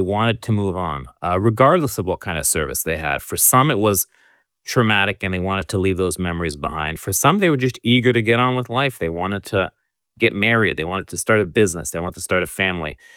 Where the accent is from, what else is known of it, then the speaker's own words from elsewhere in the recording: Israel; also born or lived in Boston, United States; now in Canada; I myself was actually born in Boston because my parents moved to the U.S. and then moved to Israel when I was young. So I'm a Canadian-American Israeli.